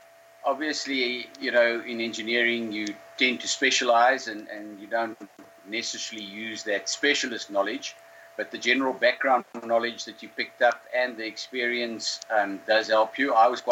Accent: Karoo, South Africa; I grew up in the Karoo, close to where I'm living now. My father's still living there, and he grew up there as well.

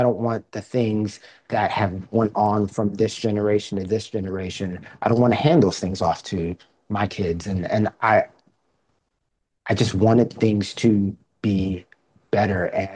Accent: Alaska, United States; And so, like, even the growing up in Alaska and, walking around where a lot of times people didn't look like me

